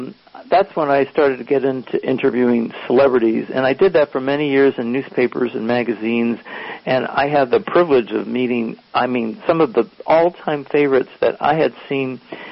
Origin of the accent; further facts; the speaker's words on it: Buffalo, New York, United States; because I was from Buffalo, New York.